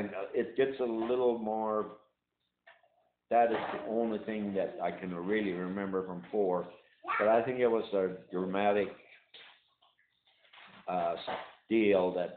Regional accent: Cullom, North Dakota, United States; born there; No, I was born in Cullom, North Dakota.

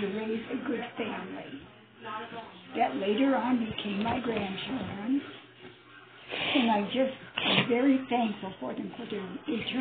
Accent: Millington, Michigan, United States; Well, I grew up in Millington, Michigan. We was on a farm. We worked hard.

